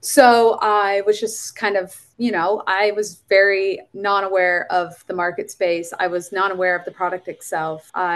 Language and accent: English; Ontario, Canada; Well, I am from Ontario, Canada.